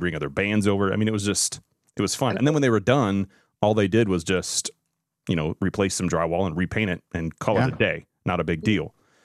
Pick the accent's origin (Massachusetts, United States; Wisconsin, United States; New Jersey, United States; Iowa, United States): Iowa, United States; I'm actually from Iowa